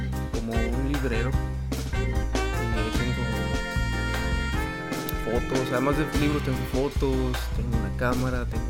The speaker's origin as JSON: {"language": "Spanish", "town": "Torreón", "region": "Coahuila", "country": "Mexico", "tie": "born there", "said": "Y yo nací en Torreón, en Coahuila."}